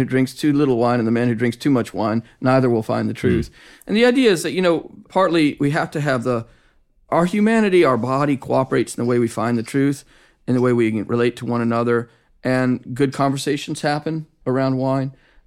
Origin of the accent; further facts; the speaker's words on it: Georgia, United States; a not very culturally elevated poetry of my own about growing up in Southeast Georgia